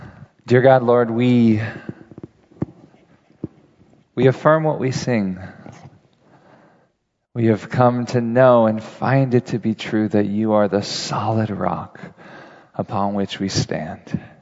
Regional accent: California, United States; I am a husband. I'm a father. I'm a pastor from Northern California.

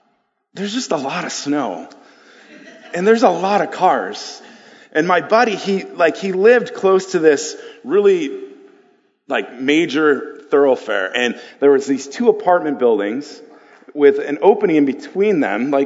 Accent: Buffalo, New York, United States; Growing up in Buffalo, there's snow in Buffalo, for those of you who didn't know that.

